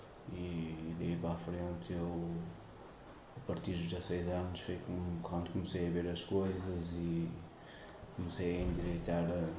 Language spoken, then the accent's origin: Portuguese; Porto, Portugal; nasci no Porto, no bairro do Regado.